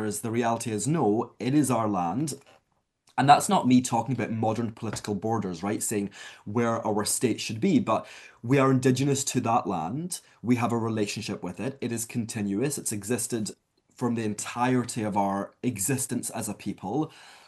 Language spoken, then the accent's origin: English; Glasgow, Scotland, United Kingdom; I knew that growing up in Glasgow, I was a minority.